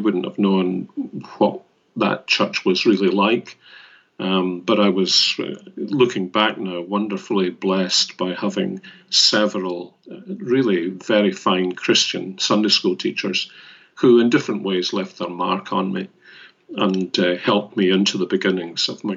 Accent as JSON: {"language": "English", "town": "Glasgow", "region": "Scotland", "country": "United Kingdom", "tie": "born or raised there", "said": "I was born and brought up in Glasgow, although my family comes from the north of Scotland. Born in the east end of Glasgow, went to school there. Didn't leave Glasgow until I went away to university."}